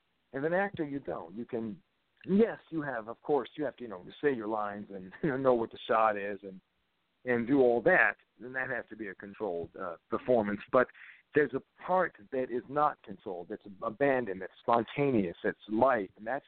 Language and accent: English; Long Beach, California, United States; born there; also born or lived in Switzerland; I grew up kind of everywhere. I was born in Long Beach, California, and I lived out here as a child. And then my mother traveled a great deal and would take us with her.